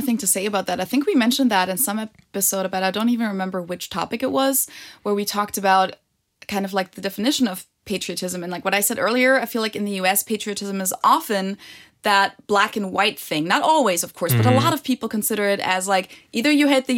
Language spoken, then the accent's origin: English; Germany; English is a second language; as I said earlier, growing up in Germany, you never consider it to be cool to be German. And I'm saying this from my personal experience.